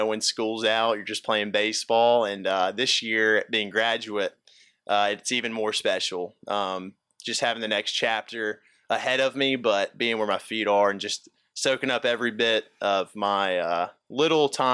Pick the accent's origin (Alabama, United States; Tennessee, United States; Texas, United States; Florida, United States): Alabama, United States; You know, growing up in Alabama, pro sports aren't really a thing